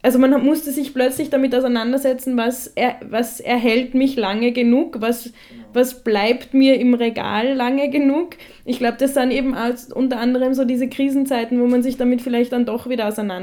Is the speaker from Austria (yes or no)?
yes; Austria; bei uns in Österreich nicht ein Problem, uns zu ernähren